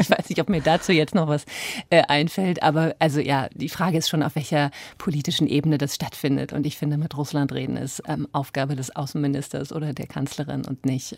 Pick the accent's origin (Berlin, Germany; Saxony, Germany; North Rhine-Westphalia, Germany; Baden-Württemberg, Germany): Berlin, Germany; born there; ich bin zufällig in West-Berlin geboren